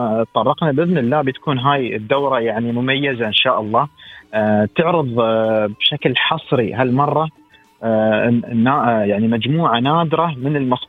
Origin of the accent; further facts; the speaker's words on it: United Arab Emirates; ان في ما شاء الله عندنا نحن ترى يعني كاماراتيين